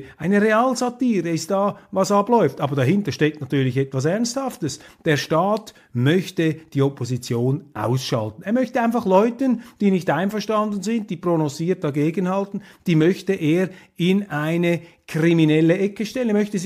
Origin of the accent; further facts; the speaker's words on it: Switzerland; Ich weiß, als Schweizer habe ich hier leicht reden.